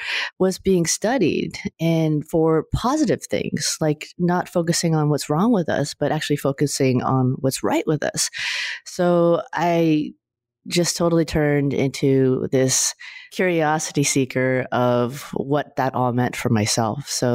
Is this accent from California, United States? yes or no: yes; California, United States; I'm Asian American, and I'm a California girl at the same time. I've been born and raised here.